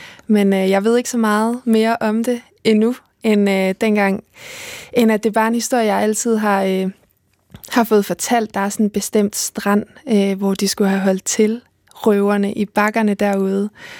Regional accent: Vejle, Region of Southern Denmark, Denmark; Jeg er opvokset i Vejle

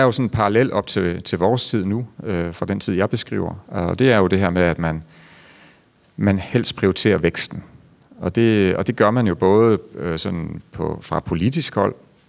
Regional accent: Central Denmark Region, Denmark; vi har været meget egnet til det på min hjemegn, at tage den her giftfabrik til os

